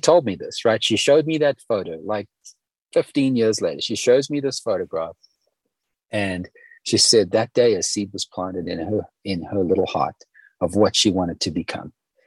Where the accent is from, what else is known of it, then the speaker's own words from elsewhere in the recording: Zimbabwe; on the Zimbabwean side where I grew up in Zimbabwe.